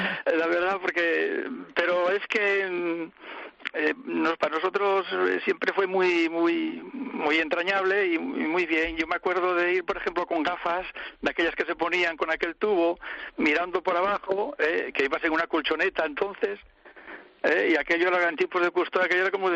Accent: Ovio, Asturias, Spain; yo vivo en Ovio siempre.

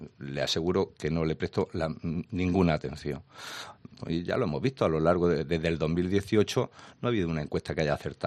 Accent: Jaén, Andalusia, Spain; apuesten por Jaén de una vez, porque es la eterna olvidada, todo lo conocemos, somos la cenicienta de Andalucía y de España.

